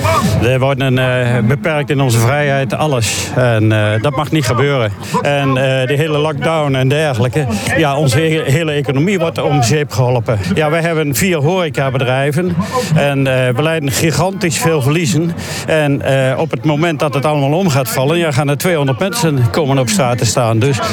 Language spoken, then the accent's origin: Dutch; Kampen, Overijssel, Netherlands; Ik kom hier niet vandaan. Ik kom uit Kampen, bij Zwolle.